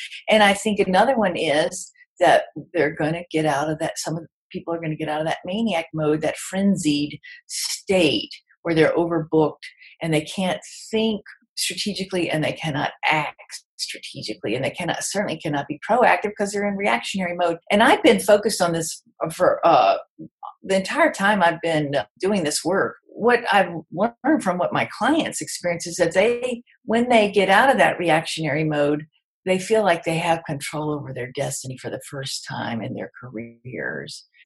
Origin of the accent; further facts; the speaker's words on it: Mississippi, United States; And I'm really great, because I'm from Mississippi, I'm really great at getting people to tell me stuff they shouldn't tell me.